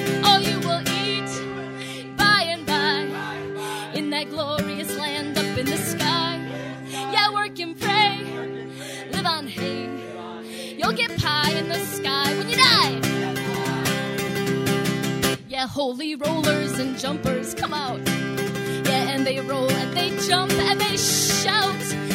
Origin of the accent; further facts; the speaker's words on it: Minnesota, United States; I know we're Minnesotan, but we can be brave.